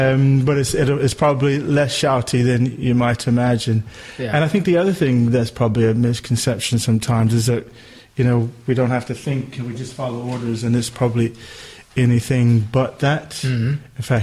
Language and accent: English; New Jersey, United States; now in United Kingdom; I'm not from around these parts. I'm originally from the States. New Jersey is my home, but I've been living here in England now 16 years.